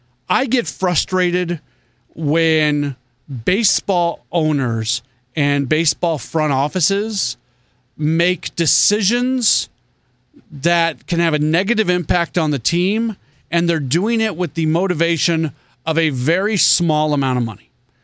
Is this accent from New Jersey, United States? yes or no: no; St. Louis, Missouri, United States; I was born here. I was born in St. Louis. I lived in St. Louis my entire young life until I went to college. I was gone for a little while and I came back. So no, I am from St. Louis, proud of being from St. Louis.